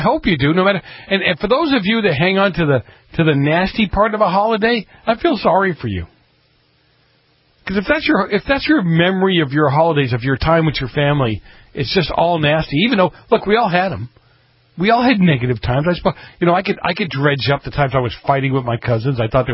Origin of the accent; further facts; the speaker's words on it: Boston, Massachusetts, United States; See, we grew up in Dorchester, too, and some of those guys are my age.